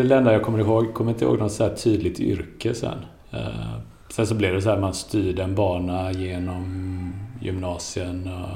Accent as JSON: {"language": "Swedish", "town": "Gothenburg", "region": "Västra Götaland County", "country": "Sweden", "tie": "born or raised there", "said": "Jag är uppvuxen i Gunnelse som är en del av Angered."}